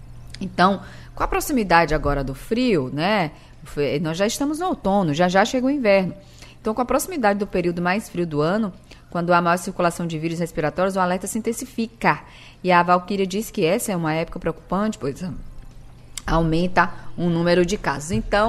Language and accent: Portuguese; Bahia, Brazil; Oh, gente, menina, olha. Eu sou baiana, minha filha.